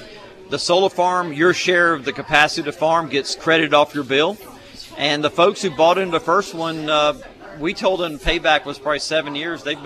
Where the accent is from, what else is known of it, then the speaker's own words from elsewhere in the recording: Charleston, South Carolina, United States; growing up in Charleston, I had a little 9.9 Evinrude boat that leaked before I had a car, and my dad would drop me off and let me go fishing and pick me up after work